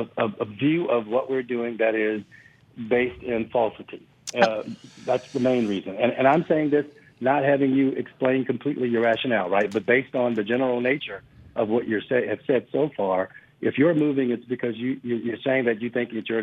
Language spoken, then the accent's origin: English; New Orleans, Louisiana, United States; I'm born and raised in New Orleans, a native.